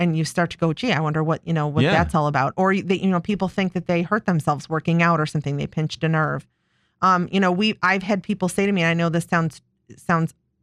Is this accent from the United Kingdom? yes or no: no; Buffalo, New York, United States; now in Rochester, United States; I'm from Buffalo, so I don't say Charlotte.